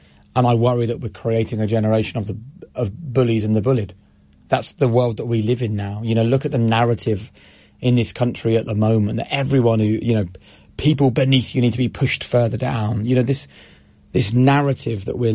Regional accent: Norwich, East of England, United Kingdom; also born or lived in Peterborough; So I was born in Peterborough. And we moved to Norwich, where I grew up. I was born in 78. We moved there in 1987. So I was like 9 years old or something.

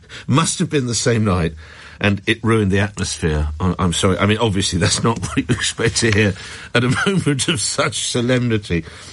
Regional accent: Farningham, South East England, United Kingdom; Well, I do know that because I grew up in Farningham, yeah.

